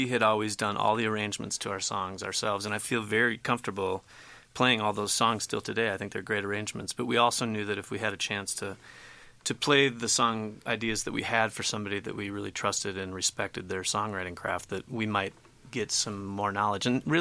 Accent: Minneapolis, Minnesota, United States; I grew up in Minneapolis, so they were kind of my favorites, along

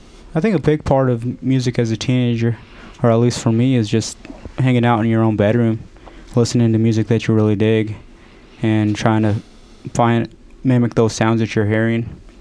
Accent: Alamosa, Colorado, United States; Yeah, I grew up down in the San Luis Valley, down in Alamosa.

